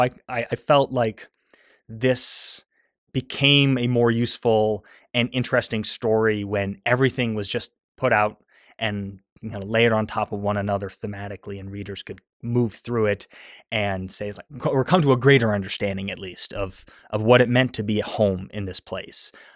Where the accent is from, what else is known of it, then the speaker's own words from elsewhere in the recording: Montana, United States; Growing up in Montana, I thought the West was first and foremost empty, which is one of the problematized elements of my own rendering.